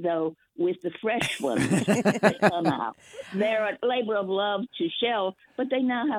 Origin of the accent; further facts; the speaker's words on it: the South, United States; now in Walnut Creek, United States; I grew up in the South and love the Southern food, but I miss one thing particular in California